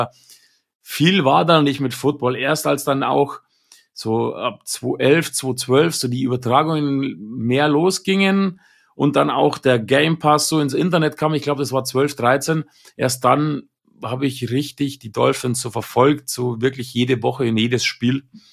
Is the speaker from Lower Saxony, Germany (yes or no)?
no; Ingolstadt, Bavaria, Germany; Ich komme aus Ingolstadt, dem Zentrum Bayerns. Das ist wirklich der Mittelpunkt von Bayern. Und ja, bayerische Wurzeln und deswegen auch das R.